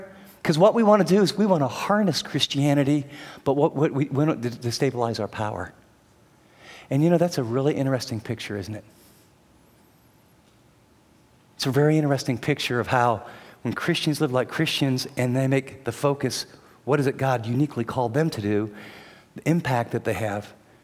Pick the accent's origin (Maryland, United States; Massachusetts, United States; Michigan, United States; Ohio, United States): Ohio, United States; born there; except I was born in Ohio and he was born in Beijing.